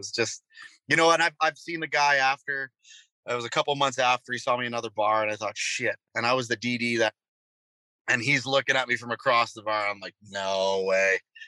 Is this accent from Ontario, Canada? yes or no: yes; North Bay, Ontario, Canada; I played this bar in my hometown in North Bay, Ontario. It's 3 hours north of Toronto.